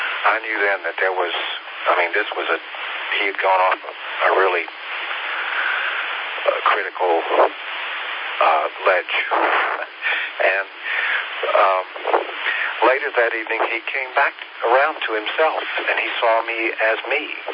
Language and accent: English; Tennessee, United States; I was raised in Tennessee, and of course that's where they lived, both my mom and my dad.